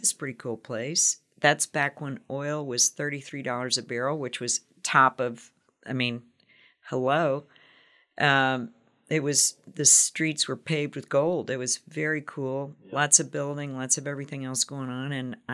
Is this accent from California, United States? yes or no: no; Lexington, Kentucky, United States; I was actually born in Lexington, so I am right here. This is hometown.